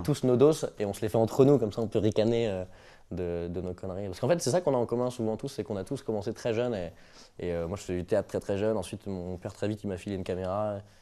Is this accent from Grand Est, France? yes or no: no; Brittany, France; Ouais, je suis breton, et puis c'est bien.